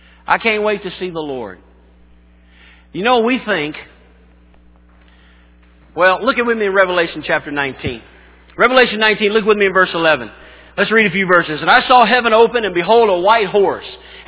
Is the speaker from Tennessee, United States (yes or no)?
yes; Tennessee, United States; I grew up in Tennessee.